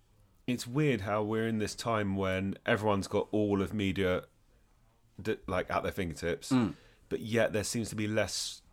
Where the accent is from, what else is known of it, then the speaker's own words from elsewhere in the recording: London, United Kingdom; Yeah, I was born in London.